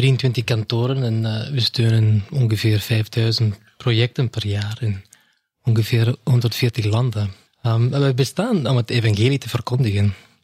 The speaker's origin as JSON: {"language": "Dutch", "region": "Scotland", "country": "United Kingdom", "second_language": "Dutch", "lives_now": "Belgium", "said": "Ik ben uit Schotland, maar ik ben al 16 jaar in België ondertussen."}